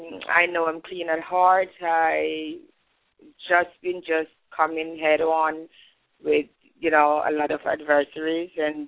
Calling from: Connecticut, United States; I'm calling from Connecticut.

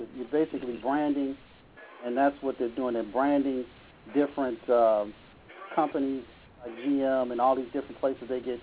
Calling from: Toledo, Ohio, United States; I'm calling from Toledo, Ohio.

